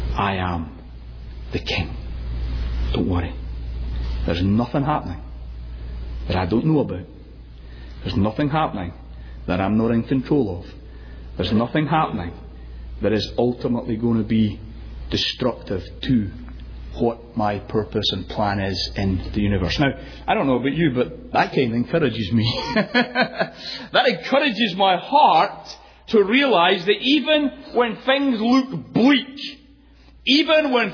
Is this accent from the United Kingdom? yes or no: yes; United Kingdom; now in United States; as a Brit I can get away with a lot of things because I don't get to vote